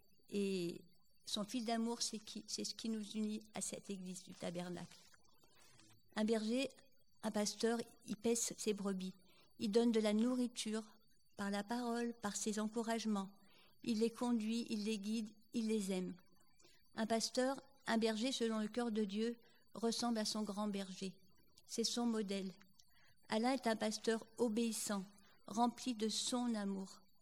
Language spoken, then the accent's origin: French; Lyon, Auvergne-Rhône-Alpes, France; Alors nous, on est lyonnais, hein, on connaît mes yeux.